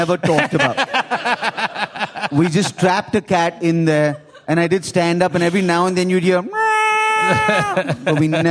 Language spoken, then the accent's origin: English; Lagos, Nigeria; also born or lived in India; I was born in India, but I was raised in Africa. I was raised in Lagos, Nigeria.